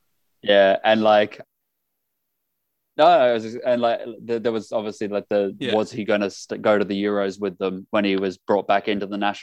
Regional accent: Australia; I'm Australian, my mum's British

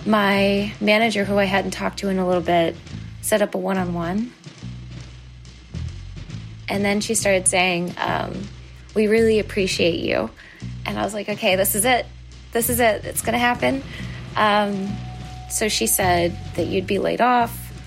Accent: Virginia, United States; I'm from Virginia, ironically, but that's not why

